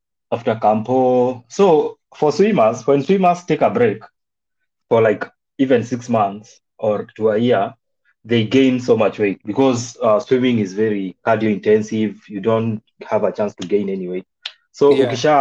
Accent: Nakuru County, Kenya; So I was born in Egerton University. Yes. Yeah, that's where I was born, and I went to primary and high school there.

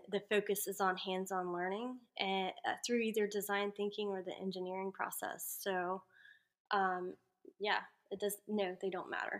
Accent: Georgia, United States; I'm from Georgia originally, and in Georgia is where I got my start in education.

